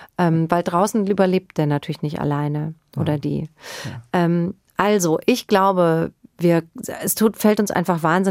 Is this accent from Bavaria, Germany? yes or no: yes; Bavaria, Germany; Ich bin im Spessart aufgewachsen.